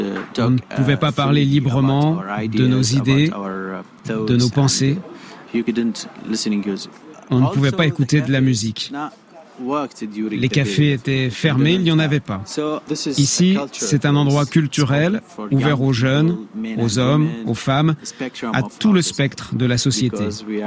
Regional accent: Mosul, Nineveh, Iraq; Je suis originaire de Mossoul. J'ai 32 ans.

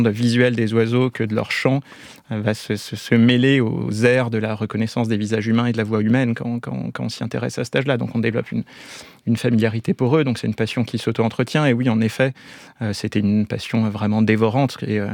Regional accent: Italy; J'ai perdu mon père peu de temps après ma naissance, donc j'ai grandi en Italie avec ma mère et ma tante, donc petite classe moyenne, et par contre, fils unique, élevé en Italie en plus, par deux femmes.

